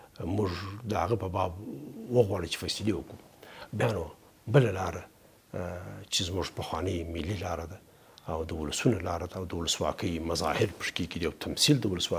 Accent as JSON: {"language": "Pashto", "country": "Afghanistan", "said": "زه د افغانستان یو فرد یم. زما نظر د افغانستان د یو فرد په توګه دا دی"}